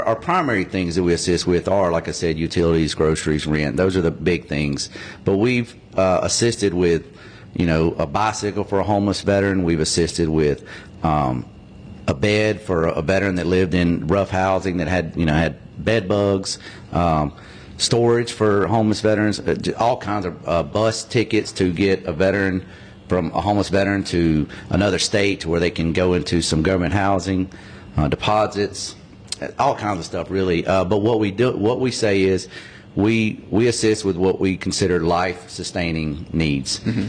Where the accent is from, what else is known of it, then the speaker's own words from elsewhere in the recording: McGee, United States; But so I was I grew up in McGee, and I graduated in McGee in '96 and went to college for a little while.